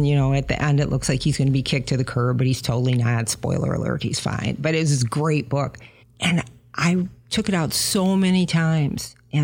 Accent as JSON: {"language": "English", "town": "Roseville", "region": "Michigan", "country": "United States", "tie": "born or raised there", "said": "I grew up on the East Side."}